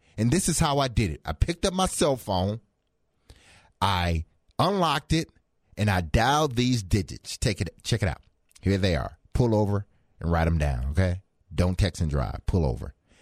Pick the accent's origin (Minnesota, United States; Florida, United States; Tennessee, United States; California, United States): Tennessee, United States; Franklin; because I'm from Franklin, and the surrounding areas here in Tennessee.